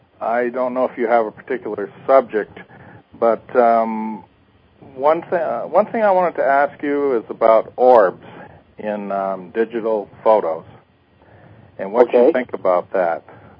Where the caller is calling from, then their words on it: Costa Rica; I'm calling from Costa Rica.